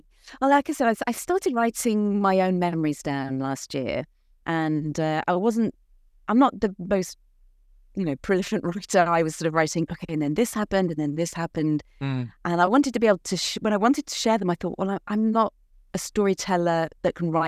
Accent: United Kingdom; moved away as an adult; now in Seattle, United States; I'm a British expat living in Seattle in the USA. I used to be a flight attendant for 14 years back in the UK

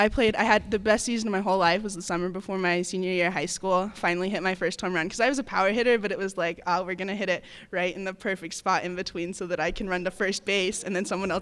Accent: New Mexico, United States; Like I grew up in New Mexico

